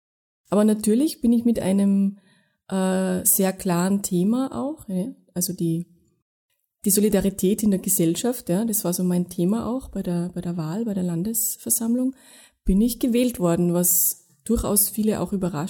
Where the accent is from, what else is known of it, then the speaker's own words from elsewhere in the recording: Tyrol, Austria; Also ich war bis 18 relativ durchschnittlich sozialisiert, ja, aufgewachsen in Tirol, in einem Dorf, wo es auch eine Lebenshilfewerkstätte gegeben hat.